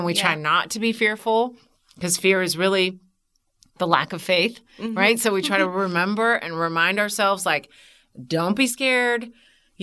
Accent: St. Petersburg, Florida, United States; now in Atlanta, United States; because I grew up in St. Petersburg. So it was either go south and go to Miami or come up to Atlanta.

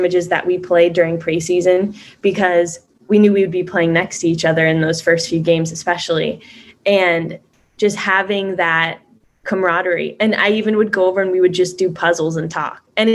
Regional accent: California, United States; because I'm from Northern California.

